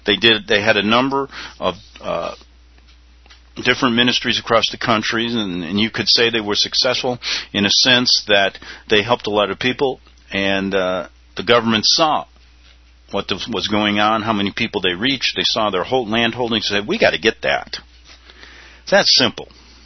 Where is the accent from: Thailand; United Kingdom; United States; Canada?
United States; Chicago, Illinois; because I grew up in Chicago in during the Daley administration, things like that.